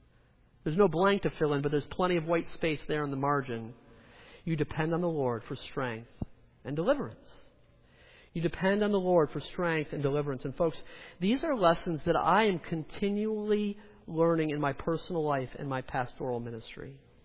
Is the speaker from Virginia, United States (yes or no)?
no; New York, United States; now in Minnesota, United States; I grew up in New York. My wife grew up in Hartford, Connecticut. We now live in Minnesota, but our children are going to college in South Carolina.